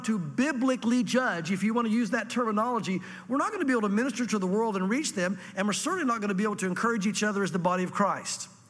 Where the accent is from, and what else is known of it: the South, United States; born or raised there